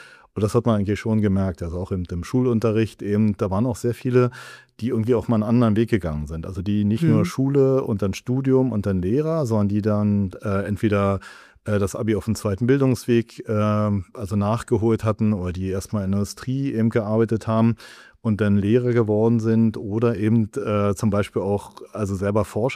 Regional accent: Berlin, Germany; Ja, ich bin Berliner. Also ich komme aus Berlin in Neukölln. Allerdings, Neukölln hat sozusagen also so diese coolen Gegenden. Und ich komme eigentlich eher so aus dem ländlichen Bereich, also eben von Neukölln

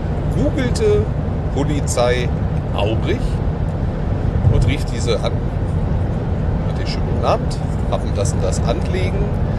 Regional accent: Luxembourg; Ich komme aus Luxemburg, ich habe hier keinen Plan.

